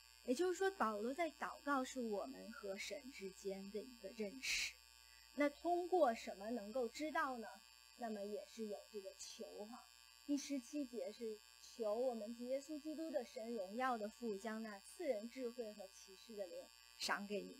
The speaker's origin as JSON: {"language": "Chinese", "country": "China", "said": "我觉得特别是我们中国人，我们以前的文化是告诉我们没有神啊，或者是神是怎么样的。"}